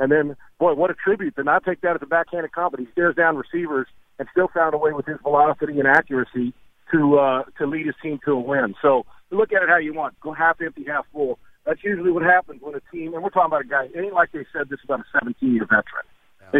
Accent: San Diego, California, United States; I'm a San Diego guy. That's my hometown.

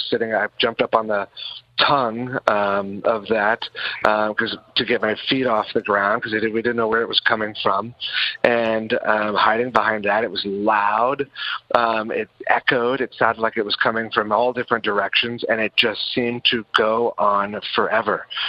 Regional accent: Tyler, Texas, United States; I'm from Tyler, Texas, yeah, Rose Tyler, Capital.

